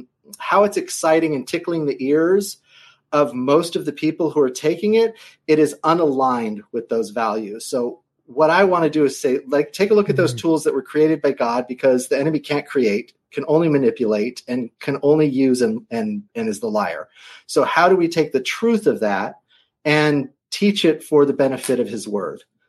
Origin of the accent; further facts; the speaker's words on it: Los Angeles, California, United States; so like just growing up in Los Angeles in that time, it was like the 70s.